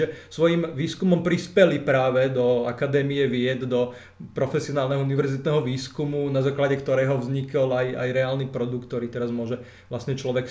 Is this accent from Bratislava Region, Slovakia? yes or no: yes; Bratislava, Bratislava Region, Slovakia; keďže ja som síce z Bratislavy